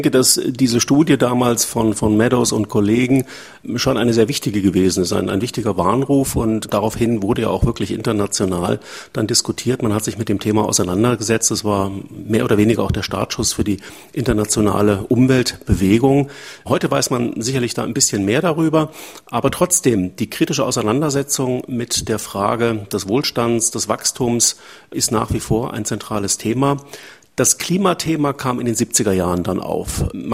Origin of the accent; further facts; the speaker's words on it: Freiburg, Baden-Württemberg, Germany; Ich stamme ja aus Freiburg.